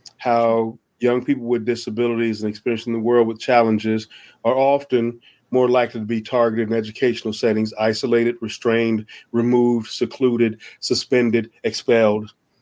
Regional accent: Atlanta, Georgia, United States; And, you know, I grew up in Atlanta, Georgia, and the surrounding area, East Point College Park

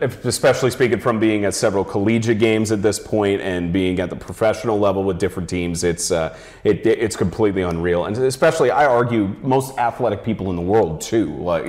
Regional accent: Tennessee, United States; And I visited Knoxville. And, you know, most of my life I grew up in Tennessee.

